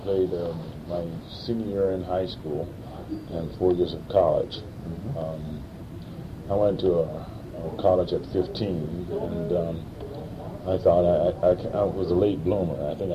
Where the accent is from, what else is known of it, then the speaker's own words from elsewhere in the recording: Atlanta, Georgia, United States; also born or lived in Missouri; Well, I was born in Missouri, but moved to Atlanta, Georgia very early in my life, and grew up there, went to high school and college in Atlanta.